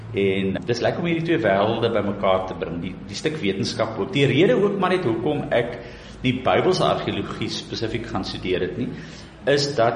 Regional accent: Somerset West, Western Cape, South Africa; ons het in Somerset West groot geword, oorkant die ingang, ons huis was die laaste huis in Laurensfort weg, oorkant die ou plaas ver gelegen.

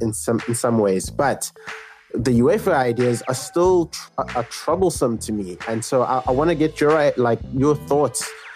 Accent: South Africa; I, as a South African, first get nervous

